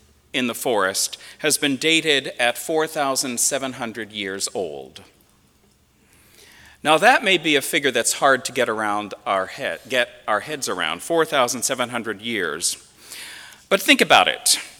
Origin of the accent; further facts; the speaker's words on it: Northeast, United States; I grew up in the Northeast. I grew up with snow.